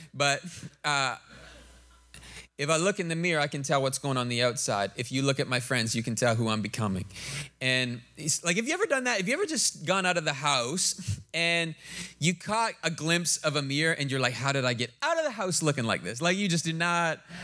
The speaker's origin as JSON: {"language": "English", "region": "Ontario", "country": "Canada", "tie": "born or raised there", "said": "now that I'm from the West Coast, I grew up outside the Toronto area, and I moved west to try and get that laid back West Coast snowboarder vibe."}